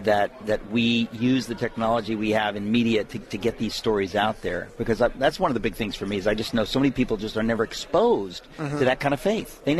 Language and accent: English; Queens, New York, United States; that's not culturally something you can experience as an Italian growing up in Queens